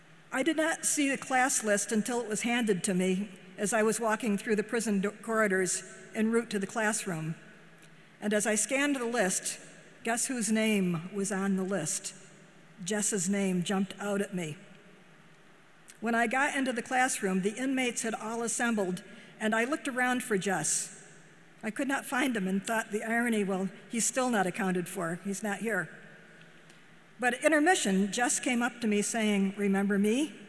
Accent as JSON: {"language": "English", "town": "Johnstown", "region": "New York", "country": "United States", "tie": "born or raised there", "said": "coming here to Auriesville is very much a homecoming for me because my hometown is Johnstown."}